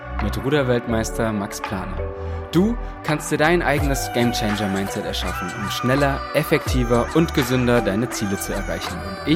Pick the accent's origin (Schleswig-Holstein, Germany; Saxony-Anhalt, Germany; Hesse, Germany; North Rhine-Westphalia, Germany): Saxony-Anhalt, Germany; Bernburg; In meiner Heimatstadt Bernburg hatte ich zudem nicht wirklich viele Freunde.